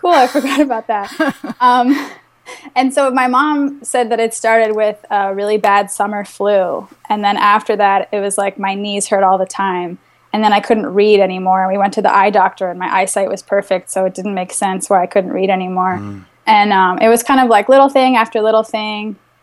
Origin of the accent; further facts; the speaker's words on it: Virginia, United States; now in Boston, United States; I live in Boston, actually. Yeah, I'm from Northern Virginia, outside of D.C.